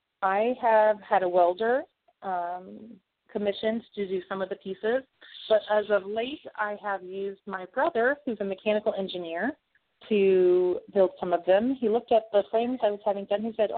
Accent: Toledo, Iowa, United States; I was 14, and I was a 4-H club member in my hometown of Toledo, Iowa

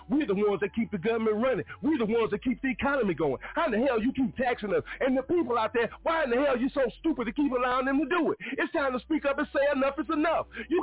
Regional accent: United States; born there; Yeah, I was born right here in America. I was.

